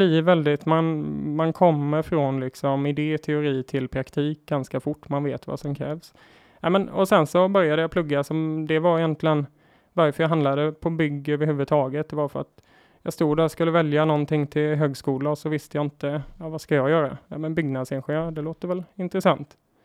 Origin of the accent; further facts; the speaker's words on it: Kronoberg County, Sweden; Ja, men kort story, så är jag uppväxt i Småland, utanför Älmhult i skogen.